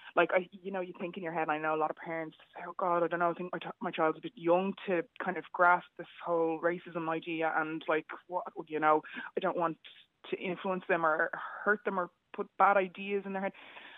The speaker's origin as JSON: {"language": "English", "town": "Bray", "region": "Leinster", "country": "Ireland", "tie": "born or raised there", "said": "And I then returned back to Ireland 6 years ago and started teaching here in Ireland. So now I teach in my hometown in Bray at a secondary school"}